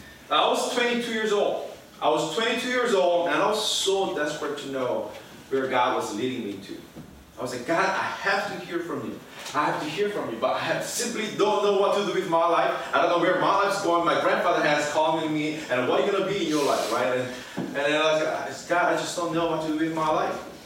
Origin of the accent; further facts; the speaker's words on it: Honduras; my father is a missionary. I grew up in Honduras